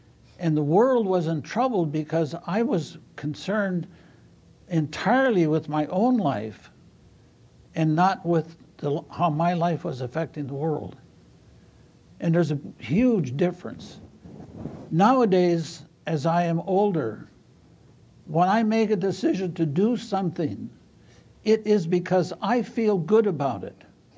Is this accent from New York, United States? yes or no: no; Michigan, United States; I came from Upper Michigan, 500 miles north of Detroit, closer to Canada than to the United States, in a little village where the biggest city was more than 100 miles away.